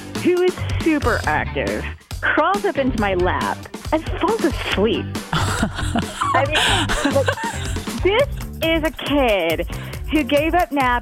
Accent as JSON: {"language": "English", "town": "Fitchburg", "country": "United States", "said": "and I'm from Fitchburg."}